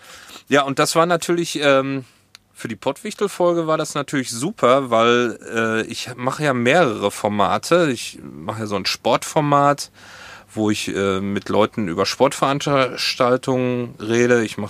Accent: Hagen, North Rhine-Westphalia, Germany; now in Hamburg, Germany; Und ich komme nämlich ursprünglich aus Hagen. Das ist ja nur ein paar Kilometer von Lüdenscheid entfernt, wo ihr herkommt.

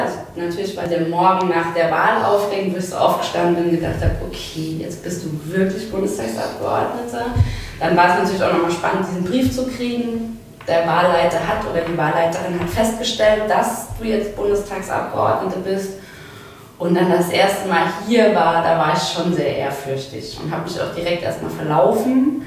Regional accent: Saarbrücken, Saarland, Germany; Und ich bin aus Saarbrücken. Saarbrücken ist eine sehr stark sozialdemokratisch geprägte Stadt.

